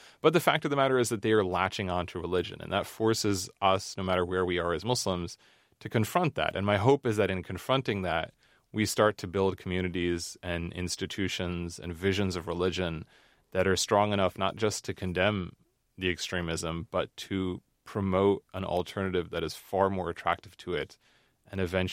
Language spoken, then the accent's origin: English; United States; because as an American